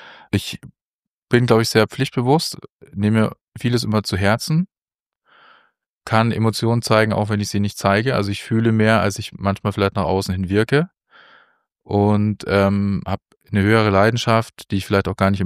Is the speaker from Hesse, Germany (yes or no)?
no; Munich, Bavaria, Germany; born there; now in Berlin, Germany; Ich bin gebürtiger Münchner und würde mich immer als geborener Münchner natürlich einordnen. Ich fühle mich in Berlin sehr heimisch und sehr zu Hause. Es ist mein Zuhause seit über 20 Jahren oder fast 20 Jahren.